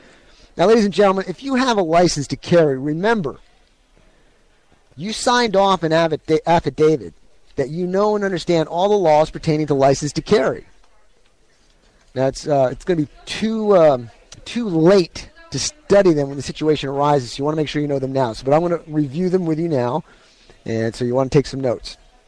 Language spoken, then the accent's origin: English; Cameron, United States; Out in Cameron, my hometown, Grace Church is having a special family fun festival today.